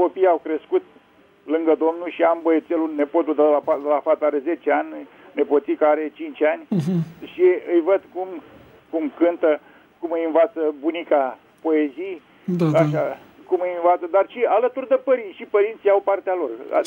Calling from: Prahova, Romania; din Prahova.

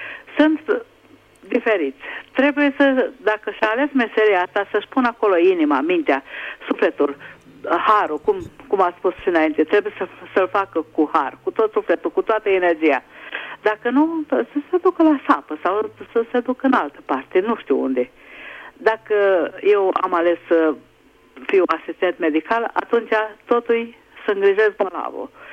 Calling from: Budapest, Hungary; also born or lived in Romania; Și eu am făcut școala în România și copiii mei până în clasa a patra, a cincea

